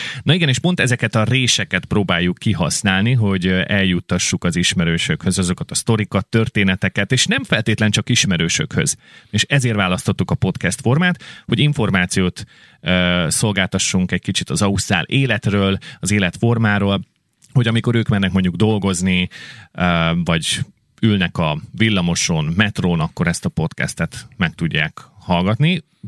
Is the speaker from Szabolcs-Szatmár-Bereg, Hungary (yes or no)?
no; Kecel, Bács-Kiskun, Hungary; ez az én szülővárosom Kecel